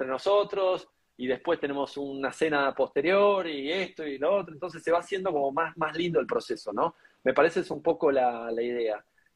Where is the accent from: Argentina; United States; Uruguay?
Argentina; Mar del Plata, Buenos Aires Province; más allá de que nosotros venimos de Mar del Plata